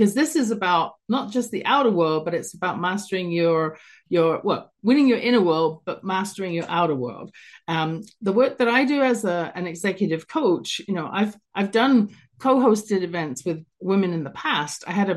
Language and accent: English; London, United Kingdom; now in Calgary, Canada; coming to you from Calgary, Canada, originally London, England. You can hear my accent in the background there, and have been here for, oh, many years, 35 plus years now.